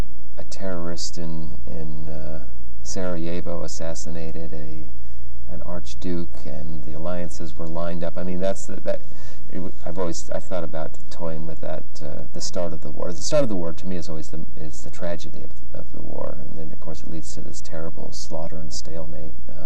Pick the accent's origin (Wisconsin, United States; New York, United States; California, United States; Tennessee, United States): California, United States; And I grew up and lived in the Bay Area, where there was a huge Irish community.